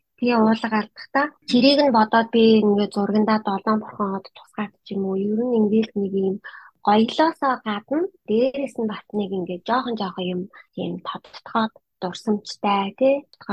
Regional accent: Ulaanbaatar, Mongolia; Би өөр Улаанбаатар хотод төрөөд Улаанбаатар хотод орсон бахтайргийн охин байгаа. Манай гэрийнхэн бүгдээрээ Скватер аймгийн.

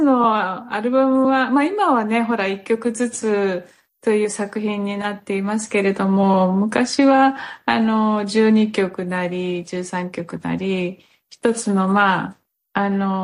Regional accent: Brazil; Japanese is a second language; ブラジルにやっぱ南の国で私が生まれ育ったところとね、やっぱりなんか開放感もあるし

